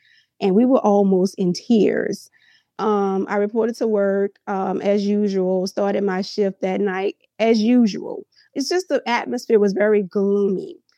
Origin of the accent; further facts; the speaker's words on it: New Orleans, Louisiana, United States; And I'm from New Orleans. I grew up in the Lower Night Ward area of the city, which was the most devastated part of the city.